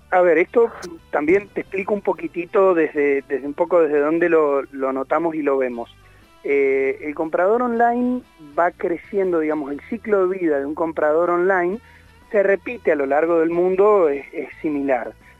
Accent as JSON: {"language": "Spanish", "country": "Argentina", "said": "primero como argentino"}